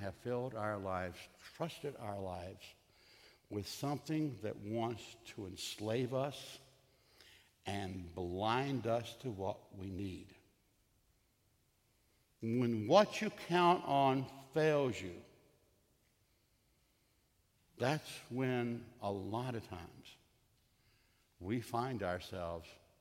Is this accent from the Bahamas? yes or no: no; Texas, United States; I grew up in the Presbyterian Church, as they used to say, a child of the church, on the Gulf Coast of Texas.